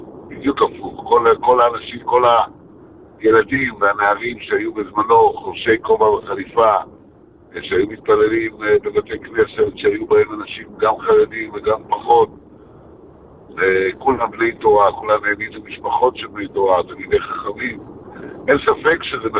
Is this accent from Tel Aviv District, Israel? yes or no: yes; Ramat Gan, Tel Aviv District, Israel; אני נולדתי ברמת גן וגדלתי ברמת גן בתור בחור ישיבה